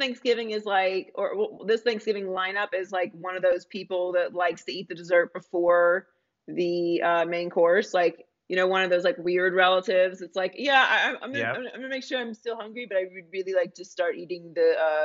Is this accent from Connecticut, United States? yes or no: no; Pittsburgh, Pennsylvania, United States; whatever your preference is, and I'm from Pittsburgh.